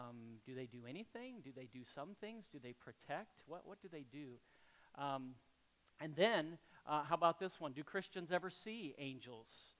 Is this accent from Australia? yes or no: no; Colorado, United States; when I grew up in Colorado